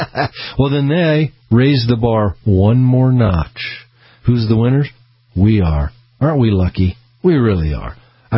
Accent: Peoria, Illinois, United States; I was born in Peoria, Illinois. Lived there. It's flat.

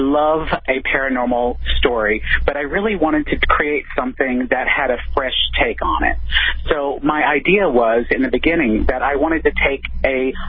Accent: the South, United States; born or raised there

